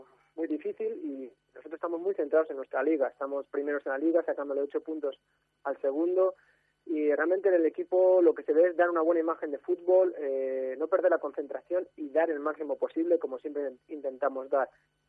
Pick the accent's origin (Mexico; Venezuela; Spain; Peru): Spain; No, soy el único español y sí, el único extranjero incluso del staff.